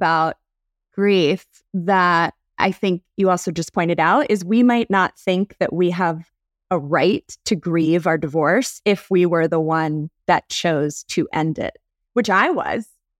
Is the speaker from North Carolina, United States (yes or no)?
yes; North Carolina, United States; I'm from North Carolina, born and raised.